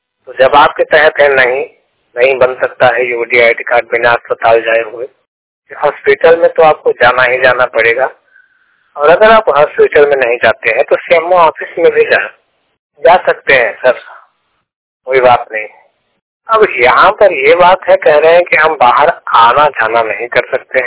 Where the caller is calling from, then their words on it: Mirzapur, Uttar Pradesh, India; जिला मिर्जापुर, उत्तर प्रदेश से बात कर रहा हूँ।